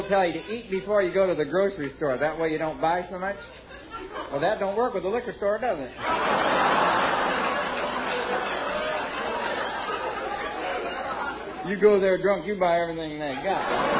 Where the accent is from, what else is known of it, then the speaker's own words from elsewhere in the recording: Hollywood, California, United States; Well, I'm from Hollywood. Living in Hollywood's like living in a bowl of granola.